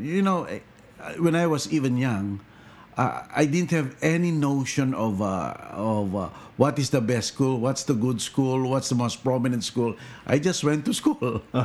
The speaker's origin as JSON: {"language": "English", "town": "San Juan", "region": "Metro Manila", "country": "Philippines", "tie": "born or raised there", "said": "I was born in, of course, Manila, on February 23, 1957. I grew up in San Juan, Metro Manila, then known as San Juan Rizal."}